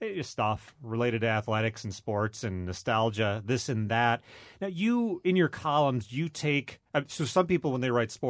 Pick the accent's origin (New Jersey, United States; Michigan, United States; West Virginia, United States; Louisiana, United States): Michigan, United States; now in Wisconsin, United States; But I'm going to own up here. I'm from Michigan.